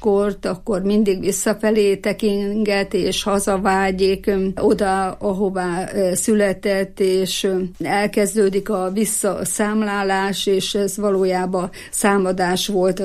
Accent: Fedémes, Heves, Hungary; born there; now in Eger, Hungary; Én Fedémesre születtem, ott láttam meg a napvilágot. Igaz, hogy már sokkal több éve itt Egerbe érek, mert 55 éve már, hogy egri vagyok, de mégis Fedémesének tartom magam. Oda születtem

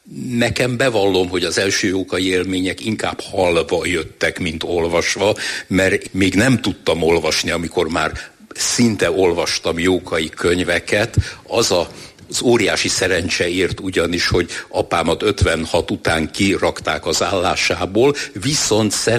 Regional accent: Kecskemét, Bács-Kiskun, Hungary; Történetesen én kecskeméti vagyok

